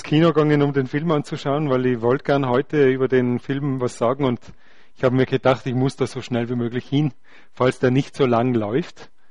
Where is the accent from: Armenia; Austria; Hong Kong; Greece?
Austria; Und auch bei uns in Österreich ist es stapelweise in den Buchhandlungen herumgelegen zum Kauf.